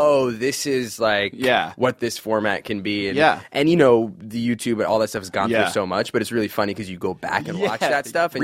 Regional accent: New Jersey, United States; I grew up in Jersey, and you guys, I'm Muslim, and I would have to defend Jersey harder than Islam.

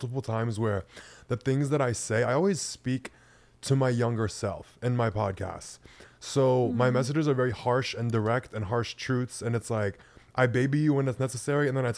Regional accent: Pensacola, Florida, United States; Well, every time I say I'm from Florida, people are like, oh, Miami. I'm like, mm-mm.

